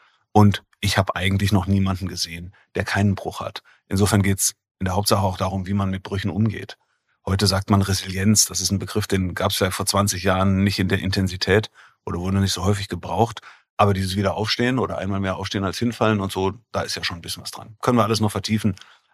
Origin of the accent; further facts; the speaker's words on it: Bonn, North Rhine-Westphalia, Germany; da ich groß geworden bin in Bonn